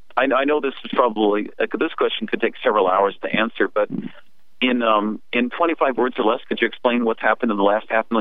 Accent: United States; Of course, I grew up here in the United States.

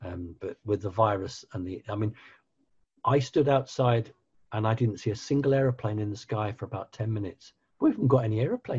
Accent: United Kingdom; And I'm not being patronizing as a British person.

